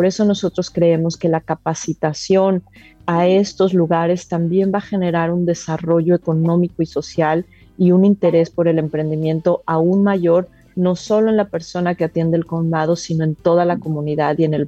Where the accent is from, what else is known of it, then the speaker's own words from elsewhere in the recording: Mexico; En mi país, en México, el 70% de los colmados están en manos de mujeres